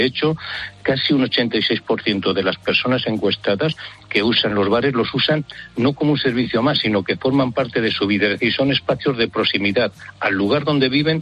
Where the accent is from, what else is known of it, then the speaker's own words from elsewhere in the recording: Castile and León, Spain; en mi pueblo, 770 habitantes, soy un pueblo de Soria, y tenemos 8 bares abiertos todo el año.